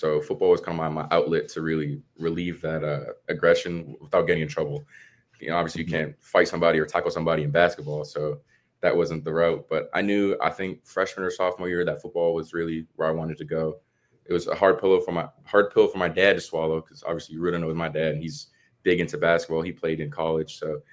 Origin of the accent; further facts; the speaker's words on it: New Hampshire, United States; Yeah, I loved it. New Hampshire gets a lot of hate, though, for, you know, a lot of people don't know where New Hampshire is, really.